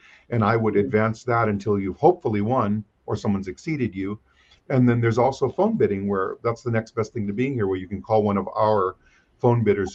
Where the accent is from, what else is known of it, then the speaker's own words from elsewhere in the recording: Hawaii, United States; I was a little kid growing up in Hawaii on a little island.